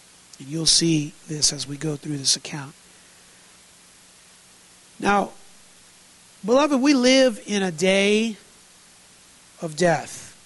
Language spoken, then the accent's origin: English; Pacific Northwest, United States; I grew up up here in the Northwest, even more north than here. It's always around the cold, always around the snow.